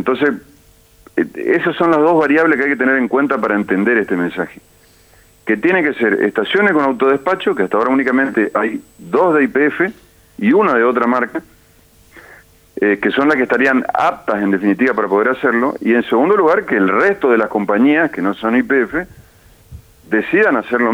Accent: Corrientes, Argentina; Soy de la provincia de Corrientes.

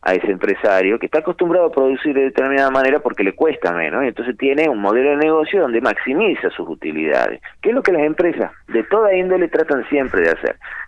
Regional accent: Argentina; qué queremos hacer como argentinos y argentinas con nuestras riquezas naturales

